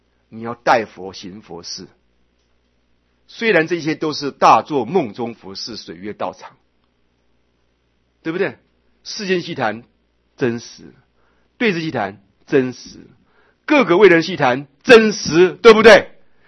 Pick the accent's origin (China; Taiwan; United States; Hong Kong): Taiwan; 比咱们台湾的中国人还更像唐朝时候的中国人